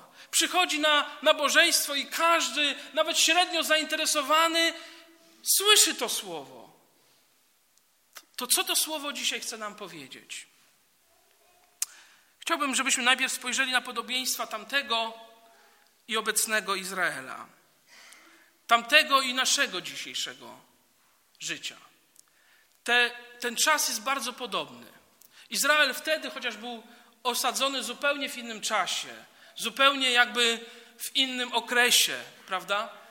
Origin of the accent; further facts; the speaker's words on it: Lubin, Lower Silesian Voivodeship, Poland; born there; ja urodziłem się w Lubinie, jak wiecie, i moja rodzina pochodzi z Legnicy, z Lubina, z Zielonej Góry, więc tutaj okręg tego Dolnego Śląska.